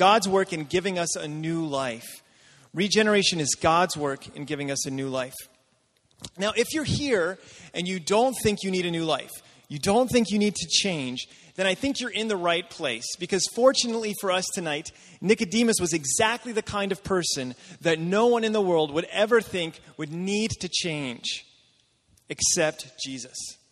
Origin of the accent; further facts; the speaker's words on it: Alabama, United States; I grew up in Alabama, which is more like what most of the world experiences, and it is a very hot and humid place, very different than the California coast.